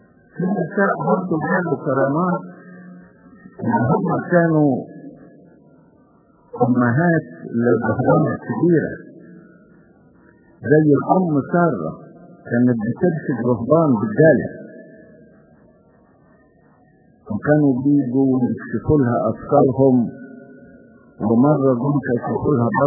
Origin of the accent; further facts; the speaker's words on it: Egypt; عندنا في مصر الام رفقة في صنباط الكنيسة على اسم الام رفقة